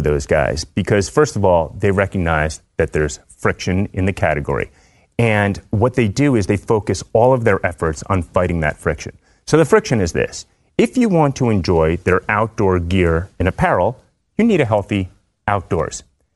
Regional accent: New York, United States; So, I'm Jewish. I'm from New York. I felt guilty.

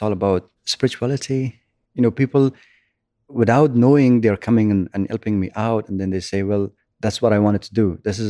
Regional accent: Afghanistan; moved away; when I came from Afghanistan, what happened to me

